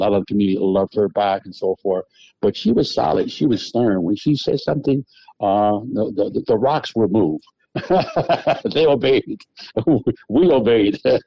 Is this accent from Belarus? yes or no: no; New Haven, Connecticut, United States; I grew up in, it's interesting because I grew up in New Haven.